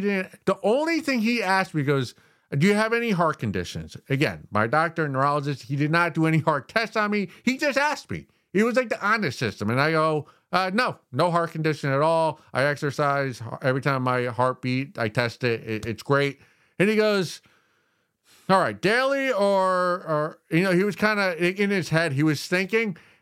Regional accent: United States; And we're American, so we're all on drugs.

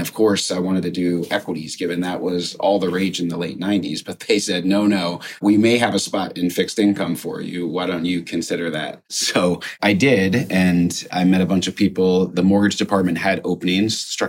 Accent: Montgomery, New Jersey, United States; I grew up in central New Jersey, a small town called Montgomery, just north of Princeton.

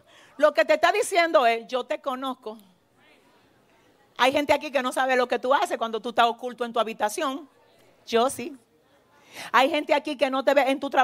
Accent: San Francisco de Macorís, Duarte, Dominican Republic; born there; estando en San Francisco de Macorís, una ciudad de aquí de mi República Dominicana donde yo nací

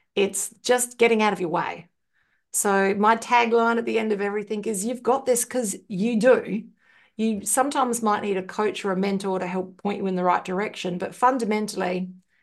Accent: Ireland; spelt with an S because I'm Irish. Yes. So the C is American. So I'm Irish.

